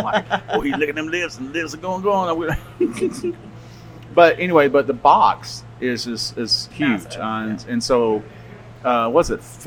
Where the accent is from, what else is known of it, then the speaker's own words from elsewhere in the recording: the South, United States; now in Iowa, United States; So growing up in the South is so much different than here in Iowa